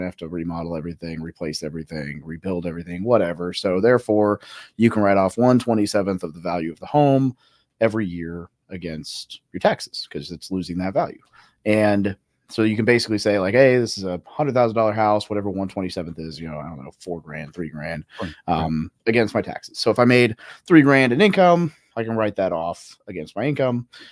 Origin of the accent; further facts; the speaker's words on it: Arkansas, United States; Little Rock, Arkansas. Well, not Little even. Rock, little town that had a stop sign outside of Little Rock, Arkansas.